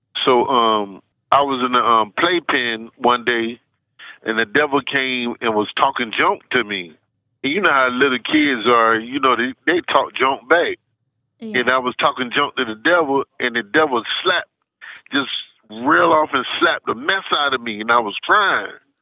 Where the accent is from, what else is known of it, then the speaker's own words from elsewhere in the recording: Norristown, Pennsylvania, United States; born there; I was born in Norristown, Pennsylvania. One mom, never knew my dad.